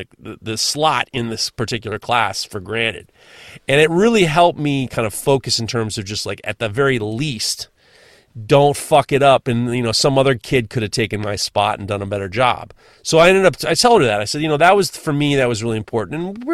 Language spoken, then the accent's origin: English; New York, United States; I can take the subway. I'm from New York.